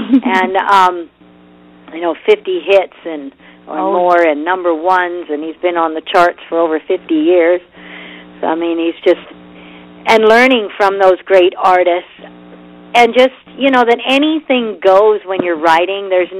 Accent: British Columbia, Canada; I'm from Canada, northern British Columbia, so I know Winter Wonderland, too.

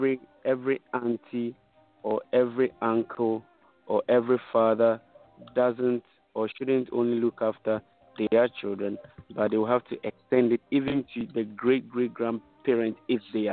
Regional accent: Cape Coast, Central Region, Ghana; apart from growing up with my grandparents, the other thing was I was exposed to real culture.

